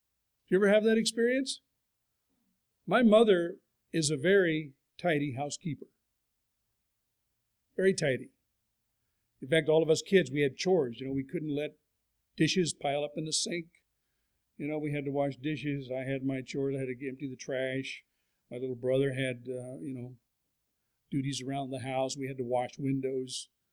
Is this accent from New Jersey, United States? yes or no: no; Pasadena, California, United States; It was a church community. I grew up in Pasadena, California. There were a lot of people there in the church.